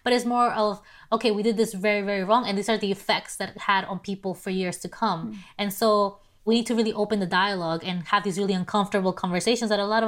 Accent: Peru; You know, I am from Peru, so 90% of us are of indigenous blood or descent.

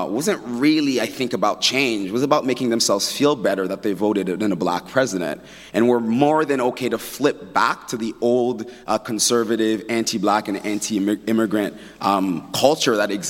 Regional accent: Florida, United States; moved away; I grew up in the States. I lived in the great state of Florida during George Bush's reign

